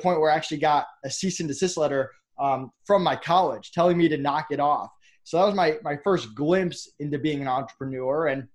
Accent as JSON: {"language": "English", "region": "Massachusetts", "country": "United States", "tie": "born or raised there", "said": "Yeah, so I grew up in Massachusetts. My parents were both teachers"}